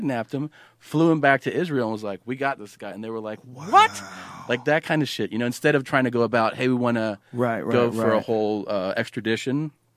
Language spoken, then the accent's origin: English; Peru; they do it because I look like I'm more from Argentina than I am from Peru